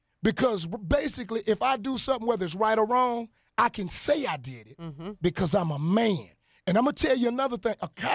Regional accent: Louisiana, United States; Because I'm from Central Louisiana, and I'm not finna allow any more people that I know and love, because we love this community.

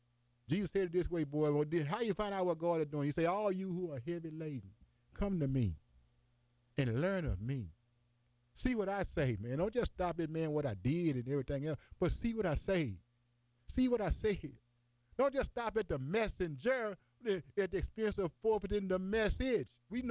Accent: Bunker, Louisiana, United States; I'm from Bunker, Louisiana. You know, we started off in Houston, but I moved back home here for work to do something here, and that's be a blessing to my community, especially our children.

